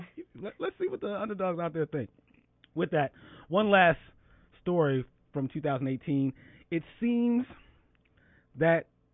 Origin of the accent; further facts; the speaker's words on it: Philadelphia, Pennsylvania, United States; Shoot, in my hometown of Philly where I grew up